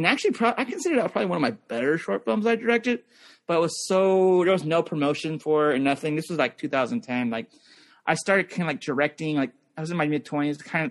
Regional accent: Canada; I'm Canadian.

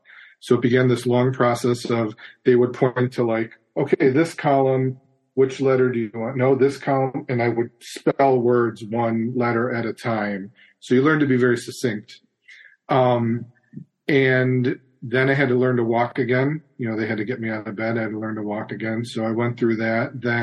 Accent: Chicago, Illinois, United States; So I come from a law enforcement family, and I'm from Chicago.

